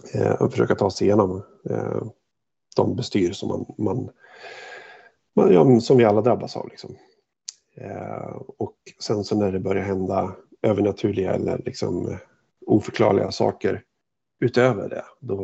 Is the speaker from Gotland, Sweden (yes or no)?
no; Hofors, Gävleborg County, Sweden; Det kommer sig av att jag var hemma i Hofors och besökte mina föräldrar.